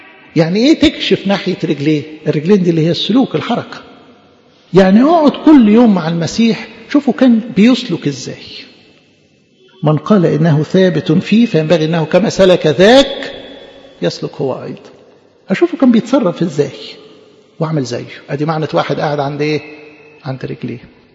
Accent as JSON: {"language": "Arabic", "country": "Egypt", "said": "وتتعمل الكوارع بتاعتنا دي كمصريين"}